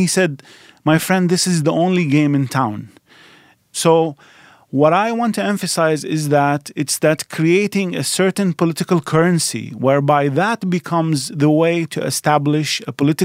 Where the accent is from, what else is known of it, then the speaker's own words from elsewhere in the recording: Iraq; now in United States; So not only because I come from Iraq, but because now I'm a U.S. citizen